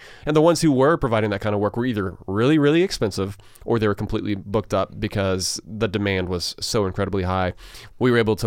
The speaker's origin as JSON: {"language": "English", "town": "Augusta", "region": "Georgia", "country": "United States", "tie": "born or raised there", "said": "as a kid growing up in Augusta, I mean, the Atlanta Braves were it."}